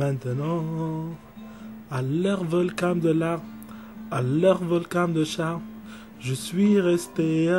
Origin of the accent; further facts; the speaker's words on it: Morocco; French is a second language; je suis marocain.